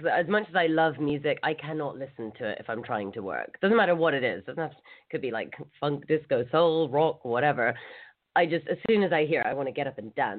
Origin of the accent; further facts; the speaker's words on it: Saudi Arabia; And also from growing up in Saudi Arabia, like I had, I like to be aware of my surroundings